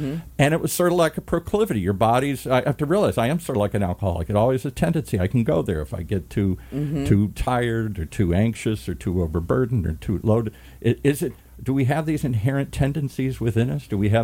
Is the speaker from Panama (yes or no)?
no; Midwest, United States; And I came from the Midwest.